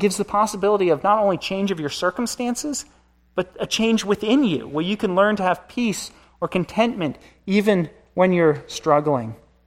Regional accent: Lancaster, Pennsylvania, United States; I'm from Lancaster

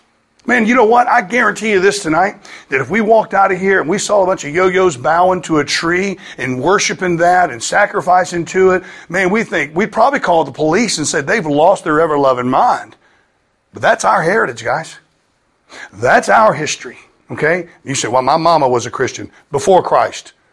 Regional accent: the South, United States; Now, again, I'm from the South in America. It's a common bunch of heathens, you know.

